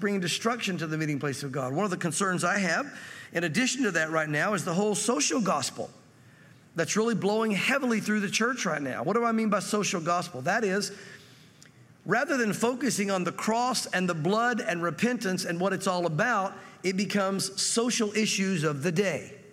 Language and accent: English; United States; I've not grown up a different color or from a different country. I'm from America and it is what it is.